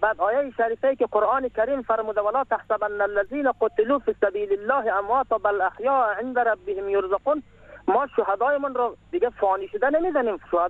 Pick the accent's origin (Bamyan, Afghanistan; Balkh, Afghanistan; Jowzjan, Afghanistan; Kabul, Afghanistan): Bamyan, Afghanistan; Waras; ما از بامیان هستیم، از ولسوالی ورس هستیم.